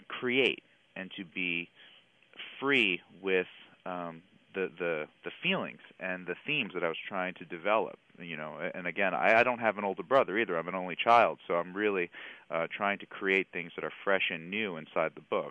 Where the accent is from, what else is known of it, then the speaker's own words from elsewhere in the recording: United States; Well, you know, I'm an American. I've grown up here. I've spent, you know, my entire life here, basically.